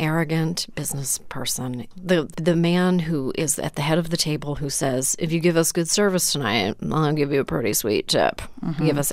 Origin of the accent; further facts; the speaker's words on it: Canada; I grew up in Canada also